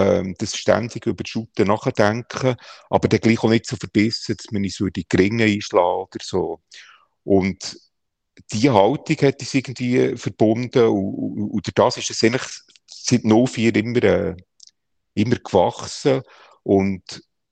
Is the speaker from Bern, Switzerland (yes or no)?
yes; Bern, Switzerland; als Berner Giel habe ich halt IB entdeckt